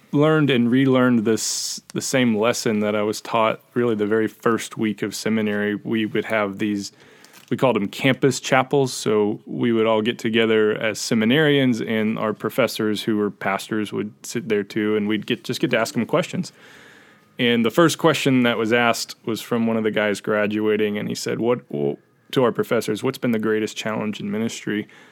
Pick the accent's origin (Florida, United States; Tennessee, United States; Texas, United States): Tennessee, United States; I grew up in Tennessee, and it's a very Christianized culture where everyone goes to church.